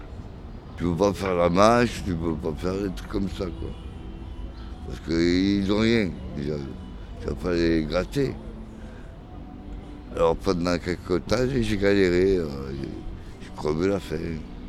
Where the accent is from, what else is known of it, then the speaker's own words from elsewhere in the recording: Marseille, Provence-Alpes-Côte d'Azur, France; je suis marseillais de base, 100% marseillais, mais je suis parti quasiment 20 ans à l'étranger. J'ai fait un peu le tour du monde. Et à un moment donné, là, Marseille m'a un peu manqué, je suis revenu.